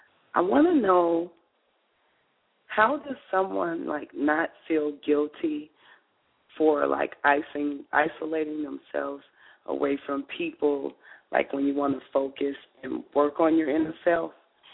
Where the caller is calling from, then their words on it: Chicago, Illinois, United States; I'm calling from Chicago.